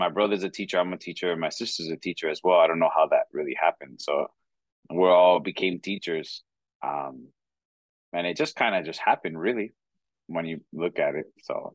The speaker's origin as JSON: {"language": "English", "town": "New York City", "region": "New York", "country": "United States", "tie": "born or raised there", "said": "from New York City, born and raised. My parents came from Dominican Republic in their early 20s."}